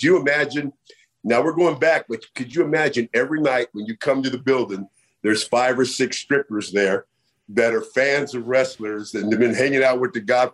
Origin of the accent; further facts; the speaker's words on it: California, United States; Hey, I'm from the Bay Area, you know, man.